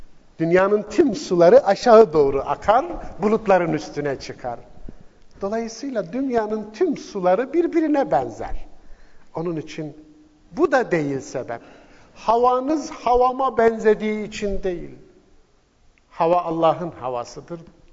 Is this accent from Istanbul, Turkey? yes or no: yes; Istanbul, Turkey; Bendeniz İstanbul'dan geliyorum.